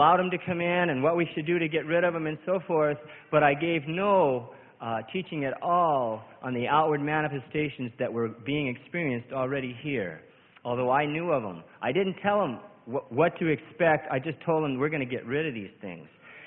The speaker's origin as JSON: {"language": "English", "town": "Spokane", "region": "Washington", "country": "United States", "said": "from Spokane, Washington."}